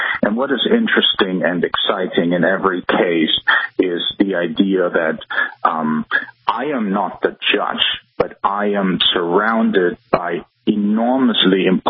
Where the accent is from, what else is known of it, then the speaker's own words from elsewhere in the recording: Germany; English is a second language; moved away as an adult; as my accent may be revealing, I grew up in Germany. I finished law school in Germany. I studied law in Munich, Hamburg